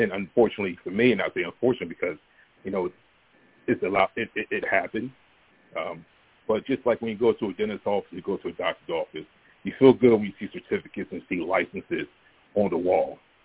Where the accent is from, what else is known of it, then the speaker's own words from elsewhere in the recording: Pennsauken, New Jersey, United States; I grew up really in Pensauken, New Jersey. That's where I started.